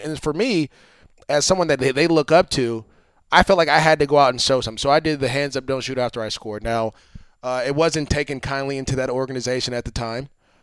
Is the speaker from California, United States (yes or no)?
yes; Oakland, California, United States; They don't know I'm from Oakland. I'm from the Bay Area.